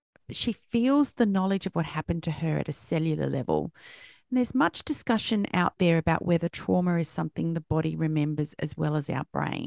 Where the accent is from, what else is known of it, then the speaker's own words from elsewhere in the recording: Australia; Oh, I am Australian and I identify as Australian, but my heritage is not Australian.